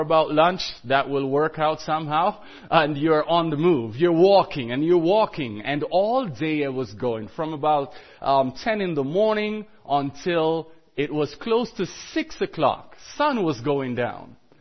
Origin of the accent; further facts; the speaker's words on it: Jamaica; I'm from Jamaica, by the way, and we do a lot of running.